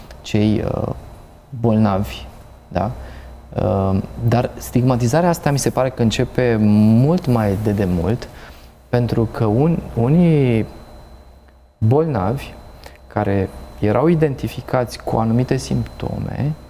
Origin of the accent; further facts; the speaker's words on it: Baia Mare, Maramureș County, Romania; am copilărit în Baia Mare